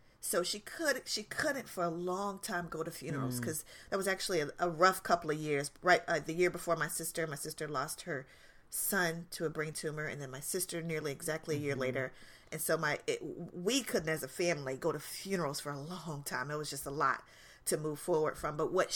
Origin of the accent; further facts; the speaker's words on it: the Carolinas, United States; Grew up in the Carolinas.